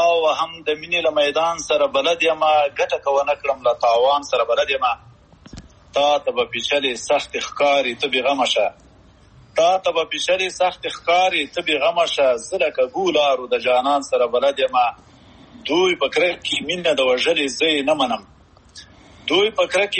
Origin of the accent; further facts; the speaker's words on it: Aryub, Paktia, Afghanistan; now in United Arab Emirates; زه خو خپله د پکتیا د اریوب یم او د اریوب ولسوالۍ کې یو کلی دی چې کوټې ورته وایي هغه هلته مې خاپوړې کړي